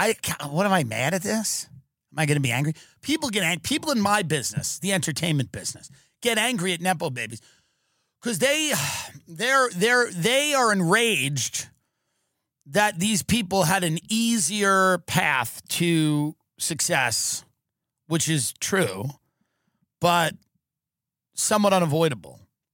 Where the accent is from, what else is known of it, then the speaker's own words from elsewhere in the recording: New York, United States; This looks like every guy I grew up with on Long Island.